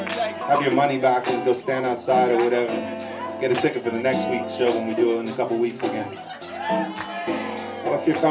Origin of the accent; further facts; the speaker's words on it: United States; everything that I learned about Cuba growing up in America, I found out was very different.